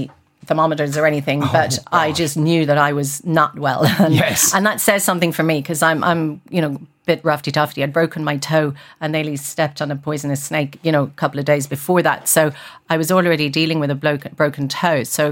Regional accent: Galway, Connacht, Ireland; I come from Galway, you know how it rains in the West, right?

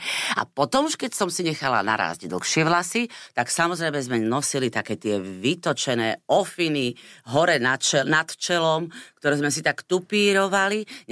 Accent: eastern Slovakia, Slovakia; iba nejaká maďarská stanica u nás na Východe tam bola.

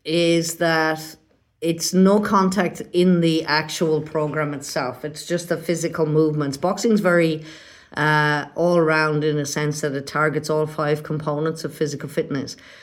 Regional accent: Ireland; moved away as an adult; now in Australia; I sold the house I grew up with in Ireland. I mean, I was in my 40s at the time. And I set in progress the move over here to Australia.

